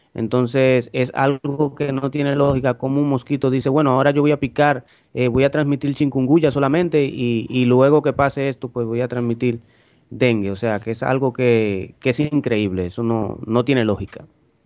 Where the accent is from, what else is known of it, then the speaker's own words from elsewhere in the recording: Dominican Republic; yo soy de aquí, de República Dominicana.